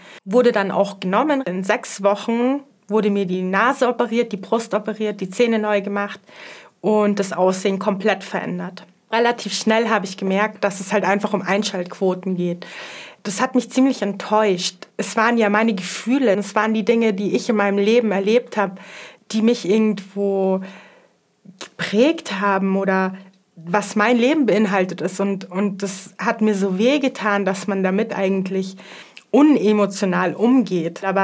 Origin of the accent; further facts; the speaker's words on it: Bavaria, Germany